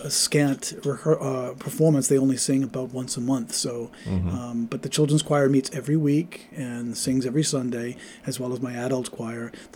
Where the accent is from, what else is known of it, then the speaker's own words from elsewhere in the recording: Rhode Island, United States; I grew up in Rhode Island.